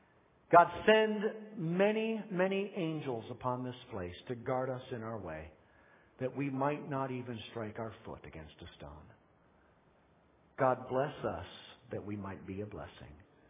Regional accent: Northeast, United States; And growing up in the Northeast, few are more intense than Army, Navy.

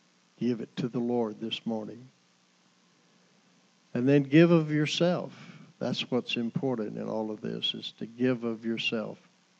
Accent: Pearsall, Texas, United States; I grew up around Pearsall, and I'd have probably stayed over in that area, you know.

